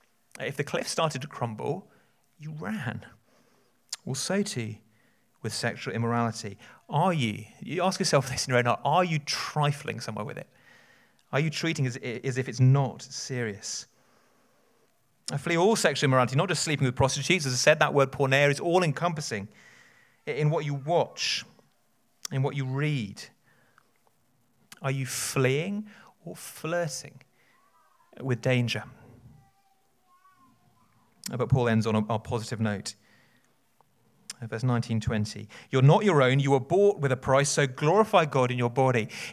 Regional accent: South West England, United Kingdom; I grew up in Dorset and there were various cliff paths you could walk on.

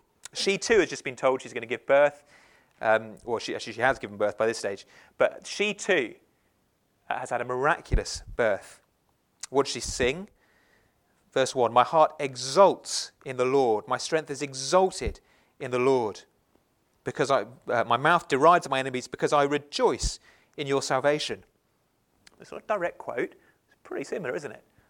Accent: England, United Kingdom; And we're English, and we like to sort of just be nice and restrained and calm.

